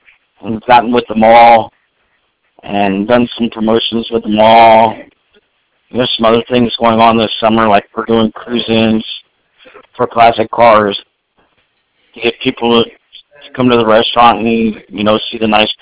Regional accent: Texas, United States; now in Pennsylvania, United States; I'm originally from Texas. I moved to Pennsylvania because my mom helped me get a restaurant, so.

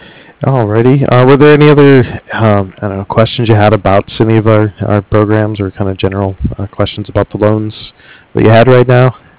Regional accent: Ohio, United States; I grew up back in Ohio, actually, but we had a really good local florist there

